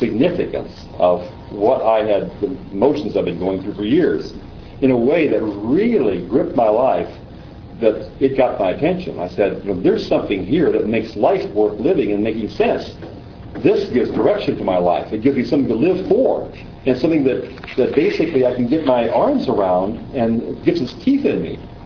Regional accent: United States; I saw Christianity as basically a boring something I was stuck with. being American.

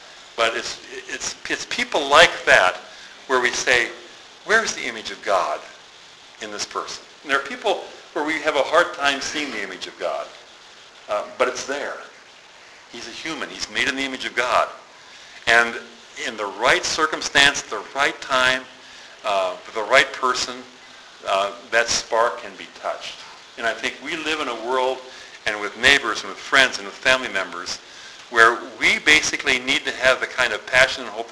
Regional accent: United States; I mean, I'm an American.

